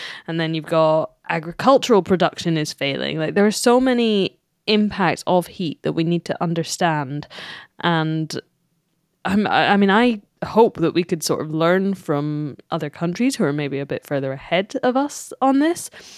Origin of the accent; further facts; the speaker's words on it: Scotland, United Kingdom; I've always lived in the UK. I'm from Scotland. I've dealt with some very cold winters.